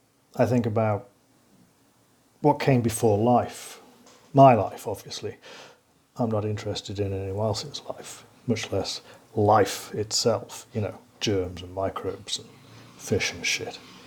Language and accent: English; England, United Kingdom; born there; I was born in October 1967 in England